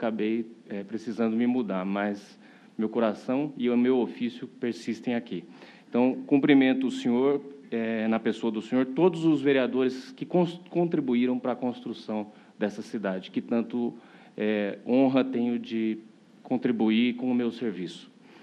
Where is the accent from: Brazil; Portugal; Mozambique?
Brazil; São Paulo; born there; Sou paulista de nascimento, mas há mais de 18 anos sou filho de Minas Gerais também.